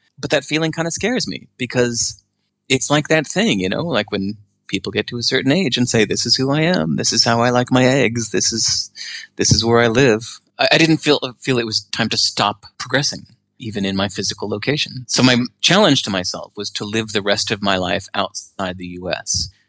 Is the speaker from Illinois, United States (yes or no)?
yes; Hinsdale, Illinois, United States; also born or lived in England; So at the age of five, I grew up in Hinsdale, Illinois, about 25 miles outside of Chicago is kind of where I went to grade school and high school and stuff.